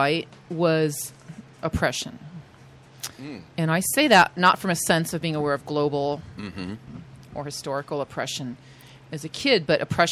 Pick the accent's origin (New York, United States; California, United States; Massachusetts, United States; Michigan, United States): California, United States; Apple Valley; I grew up in Apple Valley, actually.